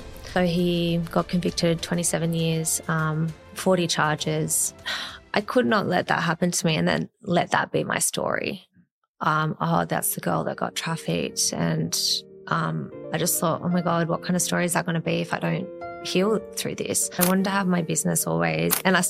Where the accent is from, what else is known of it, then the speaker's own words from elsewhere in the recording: Rosebery, New South Wales, Australia; I grew up in Rosebery. I went to school in Darlinghurst. Yeah. And, spent a lot of time around like the eastern suburbs.